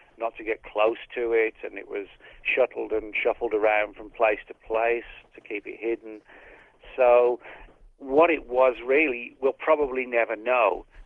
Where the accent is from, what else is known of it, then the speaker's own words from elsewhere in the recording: England, United Kingdom; growing up in England when we had the whole mad cow thing